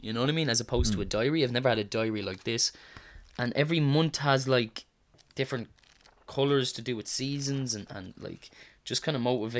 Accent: Ireland; Yeah, but I'm Irish.

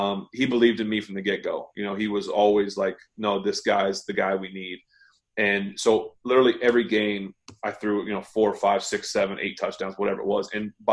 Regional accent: Ohio, United States; I grew up in Ohio, obviously

